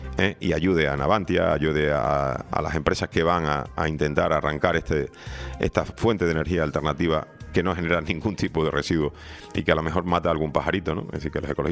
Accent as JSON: {"language": "Spanish", "region": "Andalusia", "country": "Spain", "tie": "born there", "said": "Exagerado soy, ¿no? Paso, nací en Andalucía."}